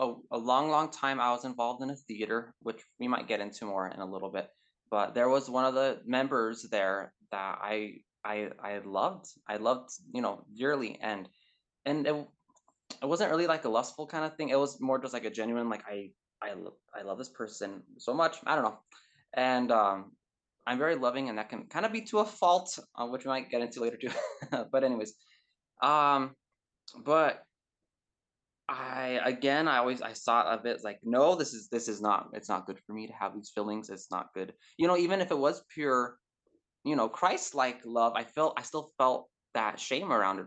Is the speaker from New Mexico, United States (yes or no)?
yes; Santa Fe, New Mexico, United States; I'm from Santa Fe, New Mexico, and it's a blue state, very liberal. But I was raised in a very, very conservative pocket in like the evangelical culture and community here.